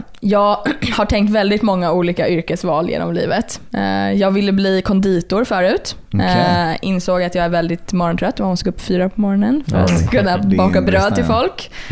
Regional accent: Sweden; Men jag är svensk.

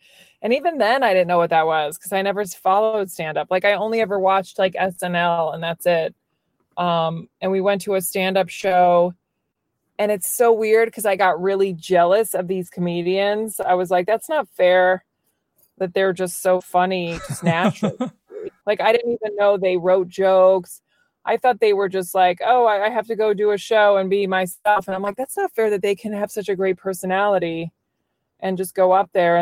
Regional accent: Virginia, United States; now in New York City, United States; Like I grew up in Virginia and I only knew stand up through

